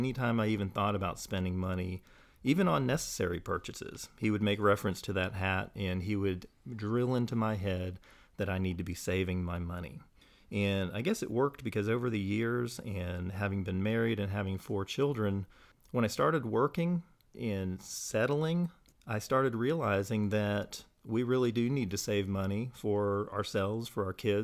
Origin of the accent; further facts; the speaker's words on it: San Francisco, California, United States; also born or lived in Vancouver, Canada / Houston, United States; Well, I'm originally from California, San Francisco. I've lived in Vancouver, Canada, Houston, Texas, and grew up in a very small town most of my life